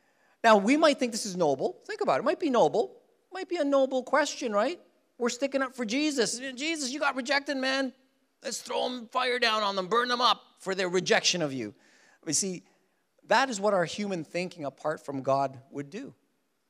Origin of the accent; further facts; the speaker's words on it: Philippines; I'm from the Philippines, so I call my kids Chilipinos.